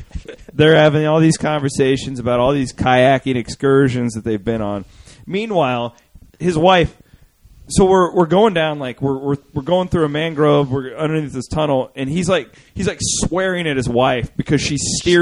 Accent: Iowa, United States; I am from Southwest Iowa. Everybody hunts.

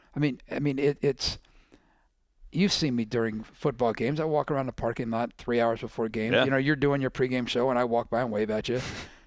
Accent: Iowa, United States; Rick's from Fort Dodge, but I was born on the East Side, East High School, baby.

